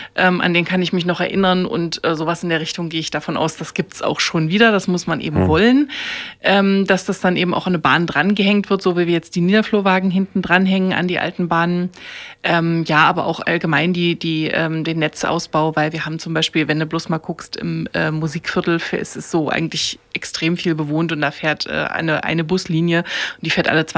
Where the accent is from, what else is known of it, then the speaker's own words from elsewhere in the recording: East Germany, Germany; now in Leipzig, Germany; ich bin schon ganz lange hier in Leipzig, schon seit 20 Jahren und bin auch aus dem Osten und habe mich so mal beim Studium hier, bin hier hängen geblieben, habe mich in die Stadt verknallt